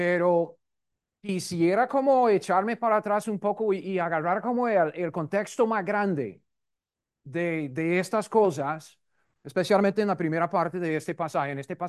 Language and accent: Spanish; United States; Mucho gusto. Disculpe, soy gringo.